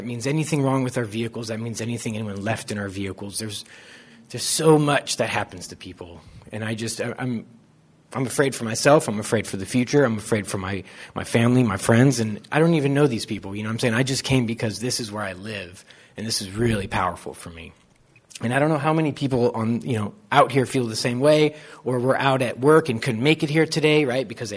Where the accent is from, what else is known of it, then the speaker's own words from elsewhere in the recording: California, United States; I grew up in Placer, Nevada County